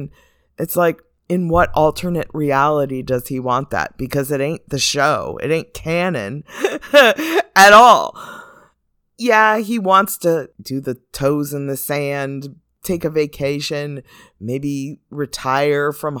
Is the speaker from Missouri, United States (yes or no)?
no; Florida, United States; moved away; So it's the sad reminder that yes, I was born and raised in Florida and luckily escaped there.